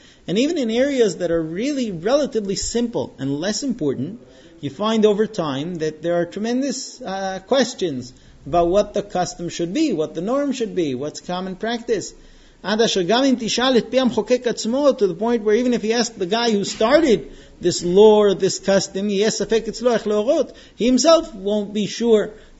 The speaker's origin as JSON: {"language": "English", "country": "United States", "tie": "born or raised there", "said": "I know where I grew up in America, the common practice was that if you used the bell, you were an annoyance."}